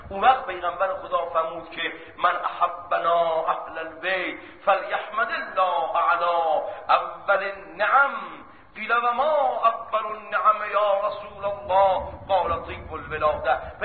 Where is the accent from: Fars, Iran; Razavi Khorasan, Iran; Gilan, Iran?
Razavi Khorasan, Iran; Mashhad; ولی چون ما از مشهد آمدیم و در مشهد رسممون اینه